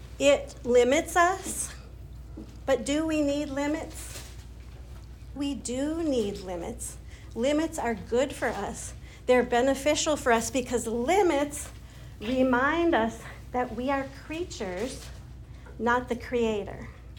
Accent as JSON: {"language": "English", "region": "Wisconsin", "country": "United States", "said": "I come from Wisconsin, where there are a lot of cows."}